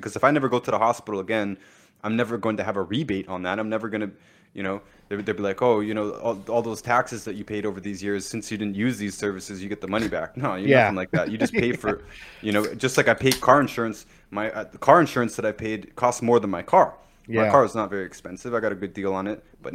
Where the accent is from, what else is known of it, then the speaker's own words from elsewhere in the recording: Canada; I mentioned that I'm from Canada.